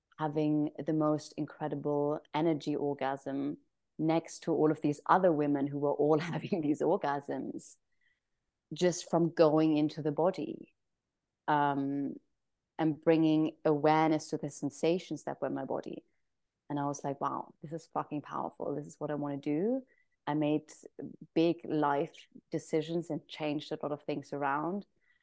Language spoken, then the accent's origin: English; Germany; now in Ibiza, Spain; I'm originally from Germany, currently living in Ibiza